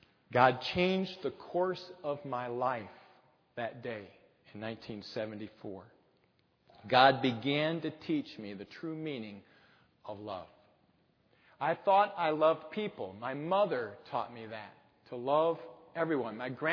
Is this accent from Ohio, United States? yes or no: no; Illinois, United States; now in Michigan, United States; I'm from Southern Illinois, and my wife's from upstate New York.